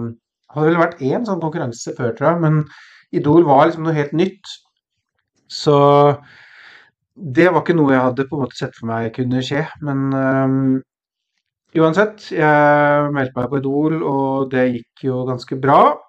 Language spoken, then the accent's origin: Norwegian; Brumunddal, Innlandet, Norway; jeg vokste opp i Brumunddal, som sagt